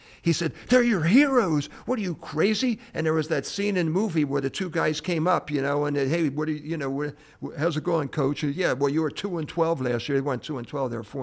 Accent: Glenolden, Pennsylvania, United States; it's from where I grew up in Glen Olden, Edinburgh High School.

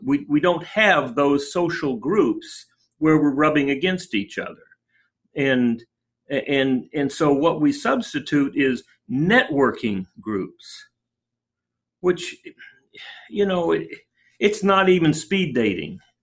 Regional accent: Texas, United States; I grew up in Texas. Remember, I went to TCU.

